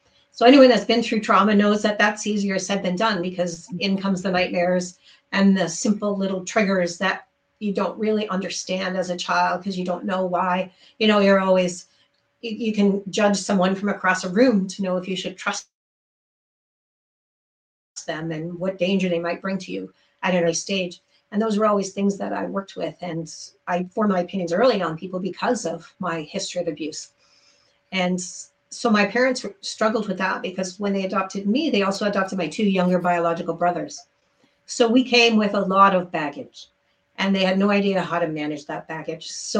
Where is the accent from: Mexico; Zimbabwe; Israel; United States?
Mexico; So no, I was born in Mexico. So were my parents. So I am a second generation Mexican.